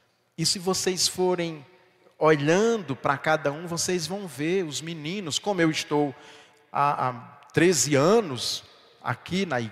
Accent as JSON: {"language": "Portuguese", "town": "Ipueira", "country": "Brazil", "tie": "born or raised there", "moved": "yes", "said": "quando eu volto na minha cidade onde eu nasci, me criei, não é a mesma cidade. Não sou eu que estou voltando, aquele eu que saiu de Ipueira há 42 anos, é outra pessoa"}